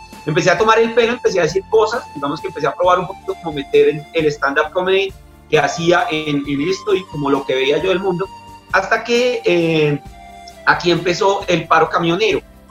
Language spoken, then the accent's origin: Spanish; Bogotá, Colombia; now in Boyacá, Colombia; yo llegué aquí a Boyacá como en el 2005. Yo soy bogotano, allá me crié, yo soy de los que encuentro una dirección en Kennedy, sabe llegar a Bosa, tiene amigos en Quiroga, cosas así por el estilo.